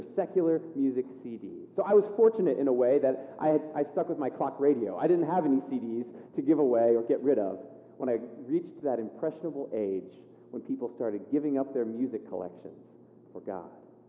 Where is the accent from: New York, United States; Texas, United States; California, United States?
California, United States; When I was growing up in California, back with my clock radio, my church in the summertime would take a yearly mission trip down to the northern slums of Mexico, just outside of Tijuana.